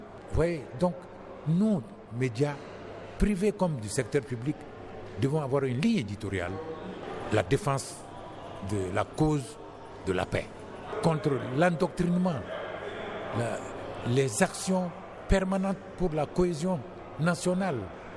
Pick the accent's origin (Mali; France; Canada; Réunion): Mali; l'unité, c'est la citoyenneté, on est malien.